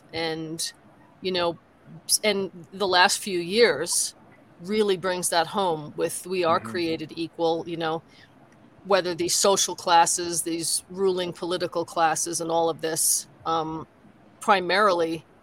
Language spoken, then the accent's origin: English; New York, United States; I grew up in New York. So as a multicultural place, I never experienced the racism